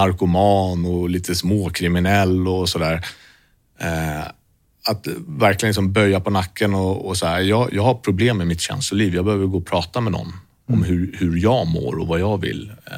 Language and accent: Swedish; Stockholm, Stockholm County, Sweden; jag är ute från Västerort. Längs gröna linjen